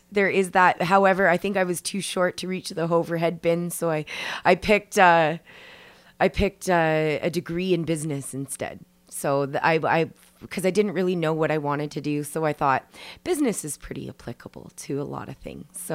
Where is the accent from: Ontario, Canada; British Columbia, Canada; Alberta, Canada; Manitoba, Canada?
Ontario, Canada; Lionshead; I was born in Edmonton, and I grew up in Lionshead, Ontario. Little town, it's like a hamlet. I don't even know if you can call it a town. It's only 500 people. But yeah, I grew up there and went to school there.